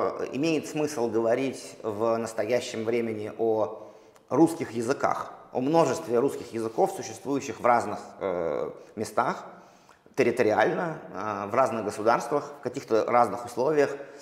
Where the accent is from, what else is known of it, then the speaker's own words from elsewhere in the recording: Russia; я вырос в России там, да, и говорю по-русски там.